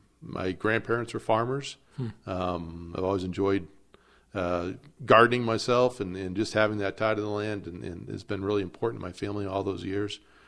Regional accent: Massachusetts, United States; I grew up about 40 miles outside of Boston. My father was an electrical engineer in the defense industry, and my mom was a stay-at-home mom and then turned into a paralegal.

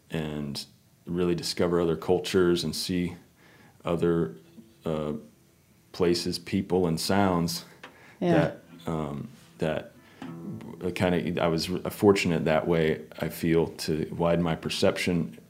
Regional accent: Illinois, United States; born there; now in Nashville, United States; I'm a little hard to pin down, but I was born in Illinois.

